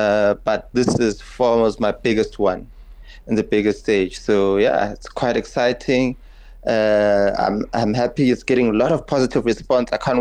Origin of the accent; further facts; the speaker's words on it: South Africa; as South African, we all relate to it.